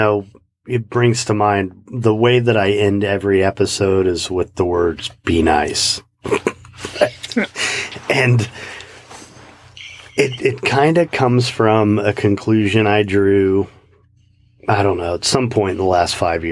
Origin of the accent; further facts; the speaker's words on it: Midwest, United States; moved away; And, yeah, I grew up in the Midwest. I mean, people don't always talk to each other, but, you know, it's a lot different than here.